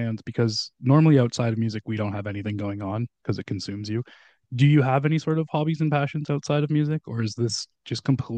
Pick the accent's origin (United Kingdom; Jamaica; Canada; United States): Canada; As a Canadian, big shout out